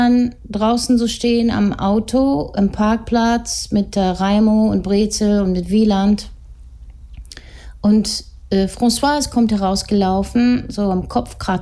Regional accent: Italy; auf Italienisch, bin ja Italienerin

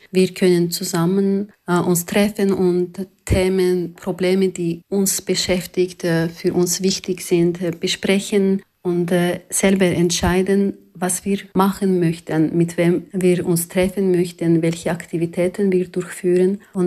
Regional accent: Azerbaijan; German is a second language; moved away as an adult; now in Switzerland; ich komme aus Aserbaidschan. Ich musste mein Land wegen meiner kritischen Arbeit als Journalistin verlassen und wohne hier in der Schweiz seit 7 Jahren im Exil.

